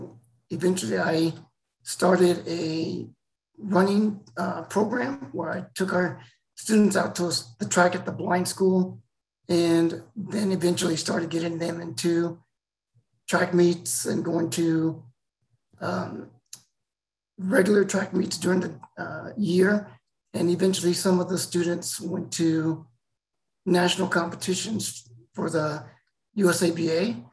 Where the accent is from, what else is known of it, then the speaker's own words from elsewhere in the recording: Alamogordo, New Mexico, United States; I am originally from New Mexico, a town called Alamogordo